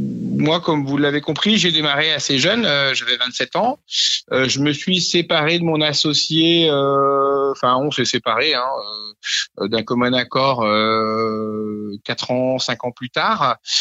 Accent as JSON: {"language": "French", "town": "Rennes", "region": "Brittany", "country": "France", "tie": "born or raised there", "said": "Alors moi, je suis natif de Rennes, en Ille-et-Vilaine, donc à 100 km de Saint-Brieuc."}